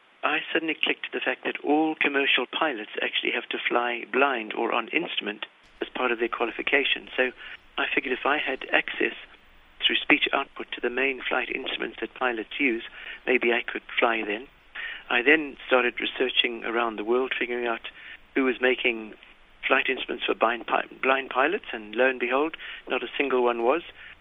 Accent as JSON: {"language": "English", "country": "Zimbabwe", "tie": "born or raised there", "said": "I grew up in Rhodesia, now known as Zimbabwe"}